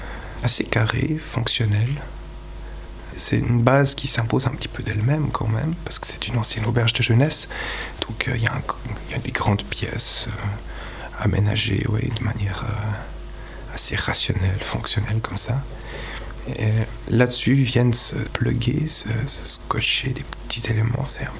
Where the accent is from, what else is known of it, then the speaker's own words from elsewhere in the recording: Switzerland; j'ai 27 ans, je suis suisse, marié